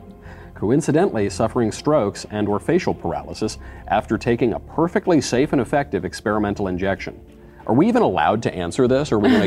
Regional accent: New York, United States; New York.

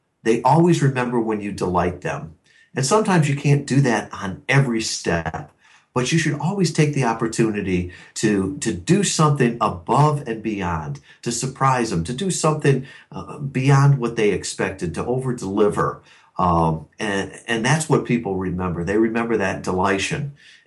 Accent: Chicago, Illinois, United States; I grew up in the Chicagoland area, but then went to the Naval Academy, spent 5 years active duty afterwards

